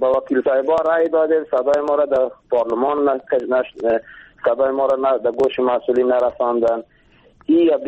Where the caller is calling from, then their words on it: Jowzjan, Afghanistan; ما جوزجان.